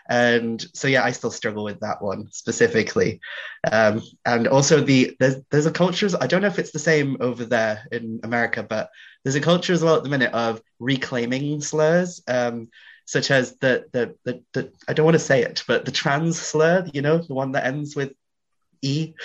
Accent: United Kingdom; And I think that comes from being British as well

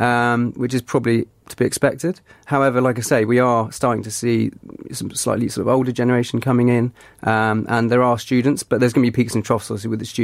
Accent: Bournemouth, South West England, United Kingdom; now in London, United Kingdom; I came from Bournemouth in 2009 to move up to London

